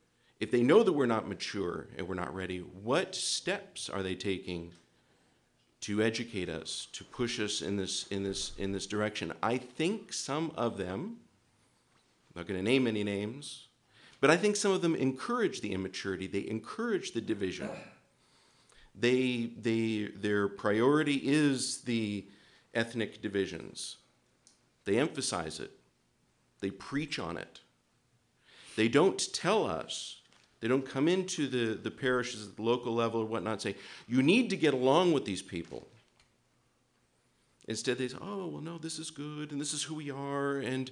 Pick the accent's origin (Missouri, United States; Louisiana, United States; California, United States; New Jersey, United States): California, United States; Torrance; Your Grace … from Torrance, California.